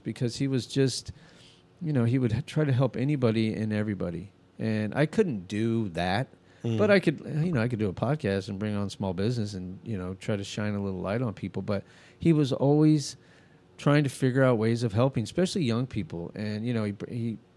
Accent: Albuquerque, New Mexico, United States; Well, my mom loved Matt, and Matt loved my mom, and we grew up in Albuquerque

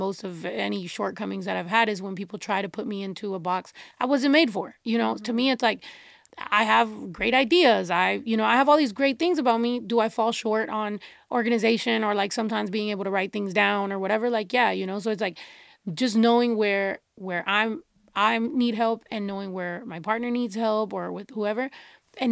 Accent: Mexico; now in United States; We grew up in Mexico

